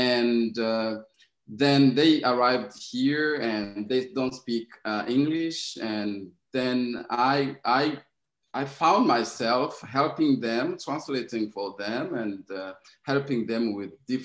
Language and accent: English; Burundi; I'm from Burundi. … And I was born and raised in Burundi, born in a Christian family